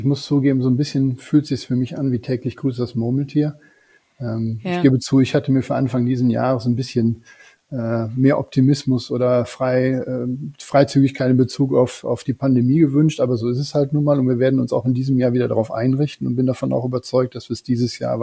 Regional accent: Rhineland, Germany; born there; Rheinländer im tiefsten Herzen, gehen wir mal jetzt ehrlich zu.

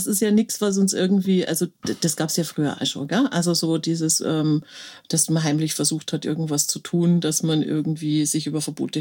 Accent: Brandenburg, Germany; also born or lived in Rosenheim; da erstmal noch das erste Jahr mit meinen Eltern auch in Rosenheim gewohnt, bis wir dann nach Brandenburg gezogen sind. Also meine ganze Kindheit und Jugend habe ich in Brandenburg verbracht.

